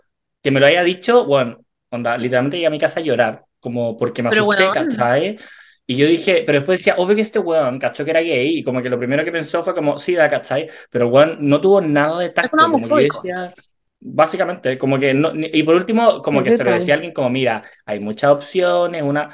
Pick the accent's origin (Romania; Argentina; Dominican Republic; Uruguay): Dominican Republic; yo cuando crecí en la República Dominicana, allá nunca